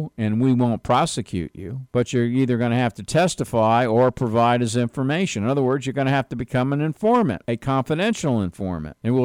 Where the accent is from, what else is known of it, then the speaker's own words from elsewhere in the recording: New York, United States; Because I'm from New York, and I'll tell you one thing